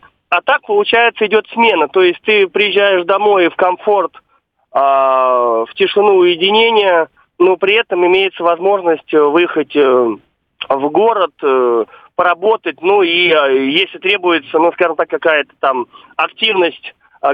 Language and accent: Russian; Moscow Oblast, Russia; вот я сам из Подмосковья, вот, и живу в частном секторе, а работаю в Москве.